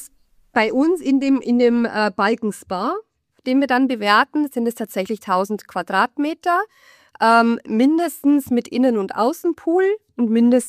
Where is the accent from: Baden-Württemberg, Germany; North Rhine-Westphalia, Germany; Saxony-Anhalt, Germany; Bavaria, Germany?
Bavaria, Germany; ich komme ja aus Bayern. Ich fahre da schon gerne ja immer wieder hin.